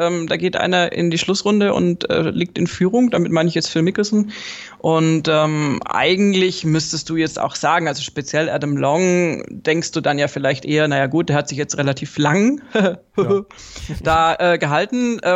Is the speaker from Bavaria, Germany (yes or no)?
yes; Bavaria, Germany; Das ist eine ziemlich gmate Wiesen, wie man bei uns in Bayern sagt.